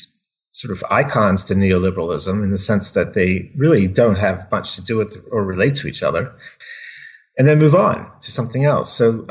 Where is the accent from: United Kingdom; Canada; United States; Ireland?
United States; Wilmington, Delaware; moved away as an adult; So I grew up in Wilmington, Delaware. I guess I left there for graduate school.